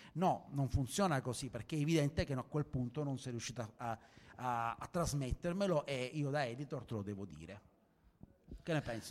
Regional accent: Sicily, Italy; Io sono siciliano e sono abituato ai souk, sono abituato ai mercati confusionari.

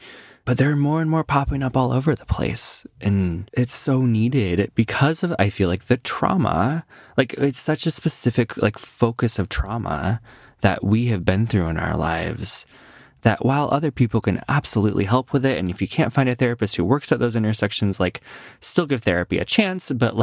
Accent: Midwest, United States; Like, I think about like where I grew up in the Midwest

